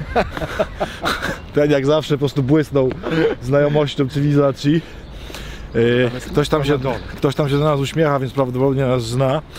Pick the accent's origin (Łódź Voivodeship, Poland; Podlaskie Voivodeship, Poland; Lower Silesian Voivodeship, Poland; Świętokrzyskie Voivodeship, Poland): Łódź Voivodeship, Poland; Radomsko; bo w ogóle Radomsko, czyli w ogóle moje strony, moje diecezja.